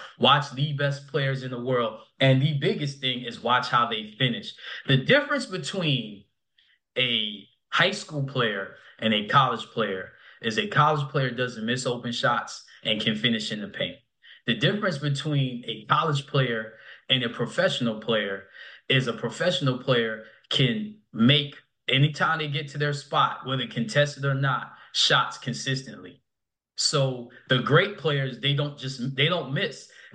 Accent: New York, United States; I'm from New York.

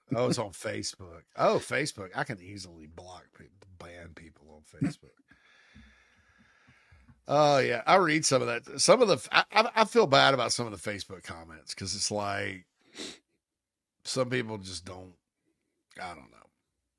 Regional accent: Spartanburg, South Carolina, United States; I am from Spartanburg. He talks like people from Spartanburg talk.

